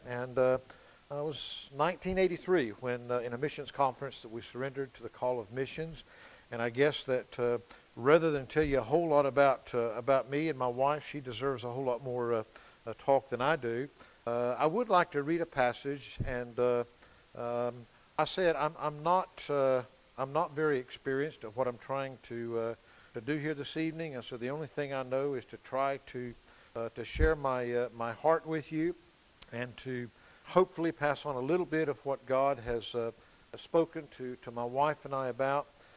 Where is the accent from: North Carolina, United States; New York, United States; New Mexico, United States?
North Carolina, United States; I was stationed in Spain. I'm from North Carolina.